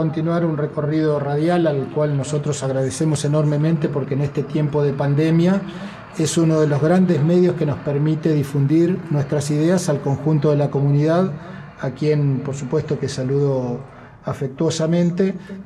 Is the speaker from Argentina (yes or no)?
yes; El Huecú, Neuquén, Argentina; yo soy del Huecú